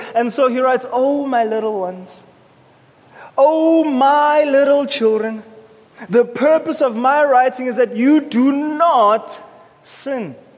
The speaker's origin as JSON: {"language": "English", "town": "Johannesburg", "region": "Gauteng", "country": "South Africa", "tie": "born or raised there", "said": "Growing up in Hillbrow, my mom was very intentional to ensure that three things don't happen to us."}